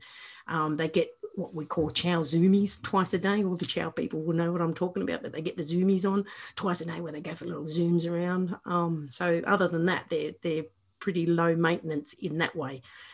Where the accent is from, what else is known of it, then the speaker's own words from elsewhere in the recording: Wagga Wagga, New South Wales, Australia; born there; I mean, I was born in Wagga Wagga